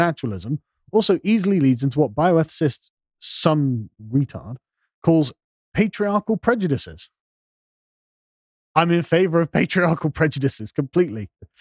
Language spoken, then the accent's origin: English; England, United Kingdom; I'm an Englishman, right?